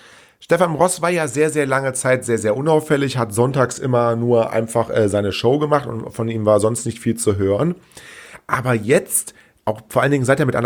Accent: North Rhine-Westphalia, Germany; drisch, sagt man bei uns im Rheinland

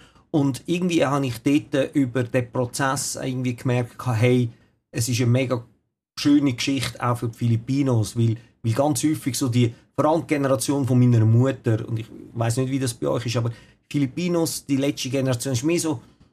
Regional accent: Switzerland; wir sind ja alle in der Schweiz aufgewachsen

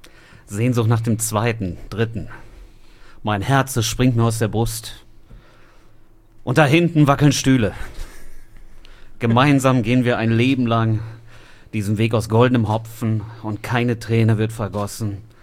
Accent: Bottrop, North Rhine-Westphalia, Germany; born there; Ich bin hier um die Ecke geboren im Marienhospital.

